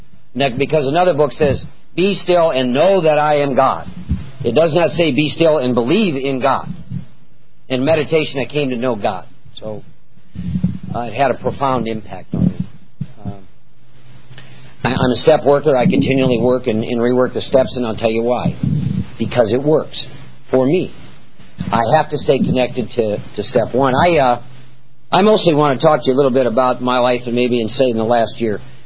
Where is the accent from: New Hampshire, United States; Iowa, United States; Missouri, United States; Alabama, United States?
Iowa, United States; I was born and raised in Iowa. I know about work.